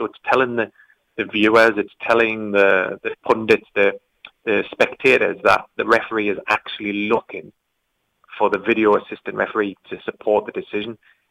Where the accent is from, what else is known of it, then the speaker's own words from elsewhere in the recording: North East England, United Kingdom; accent: Geordie; My Geordie accent was actually used in one